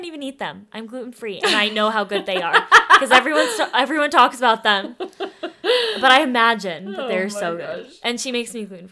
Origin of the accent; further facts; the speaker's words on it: Denver, Colorado, United States; I am a professional photographer. I am from Denver.